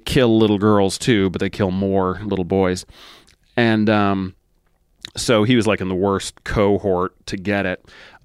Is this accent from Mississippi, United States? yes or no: no; Massachusetts, United States; So I, although I grew up in Massachusetts, I wasn't living there when I met my wife.